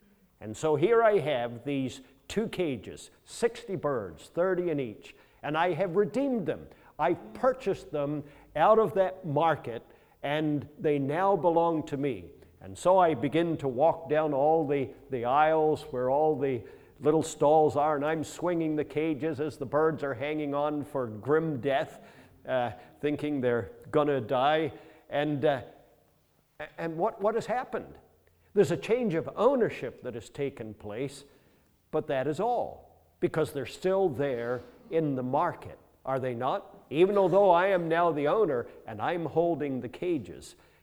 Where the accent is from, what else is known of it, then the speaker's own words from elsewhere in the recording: Scotland, United Kingdom; born there; But I was born in Scotland, so I only ever want to pay a low price. Sutherland